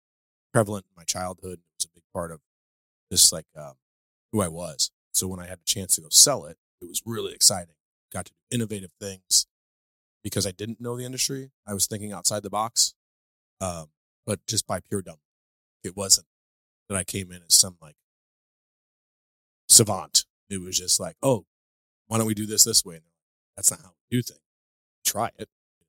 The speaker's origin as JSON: {"language": "English", "town": "St. Louis", "region": "Missouri", "country": "United States", "also_born_or_lived": "Branson, Missouri / Tennessee", "said": "I'm from St. Louis. Originally, I moved around a lot as a kid. Lived in Branson, Missouri for some time, or just outside of it. Lived in Tennessee for a little while."}